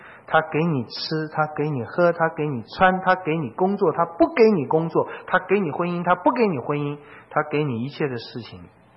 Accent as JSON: {"language": "Chinese", "country": "China", "said": "这个他们在出埃及记十六章那里，我们就会看到他们跟我们中国人一样啊。"}